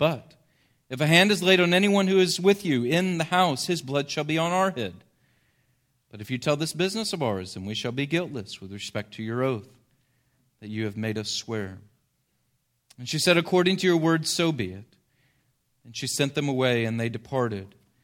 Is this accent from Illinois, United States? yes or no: yes; Springfield, Illinois, United States; I grew up in Springfield, Illinois, the land of Lincoln, his hometown.